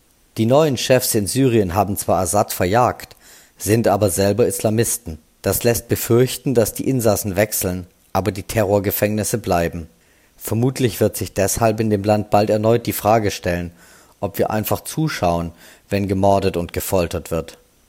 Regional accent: Germany

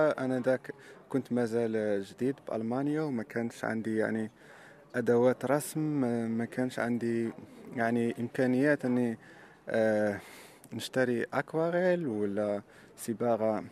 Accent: Morocco; now in Germany; أرجع لها شوية كوني مغربي

